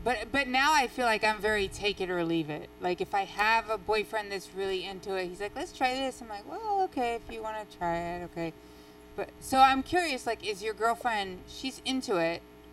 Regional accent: Southern US, United States; I'm from the South, so I guess they spank down South.

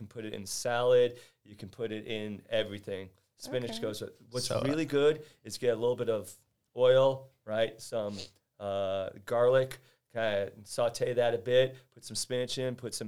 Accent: Queens, New York, United States; I'm from Queens. Ranch really isn't a thing there.

